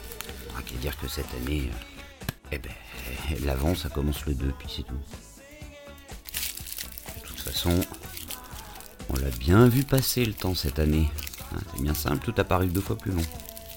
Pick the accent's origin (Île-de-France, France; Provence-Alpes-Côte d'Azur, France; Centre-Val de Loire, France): Île-de-France, France; Paris